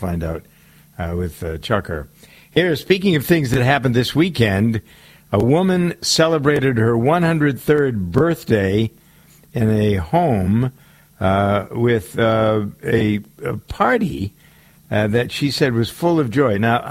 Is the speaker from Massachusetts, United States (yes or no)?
yes; Framingham, Massachusetts, United States; At least I go to the AMC theater in my hometown of Framingham